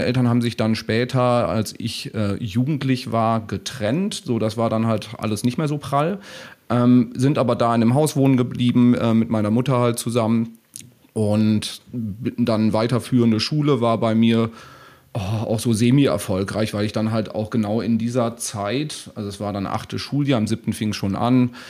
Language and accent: German; Olpe, North Rhine-Westphalia, Germany; Ich sitze in Olpe im schönen Sauerland. So, ich bin aktuell im Homeoffice. Also ich lebe da, wo ich groß geworden bin, auch wieder. Also ich bin in einem Dorf bei Olpe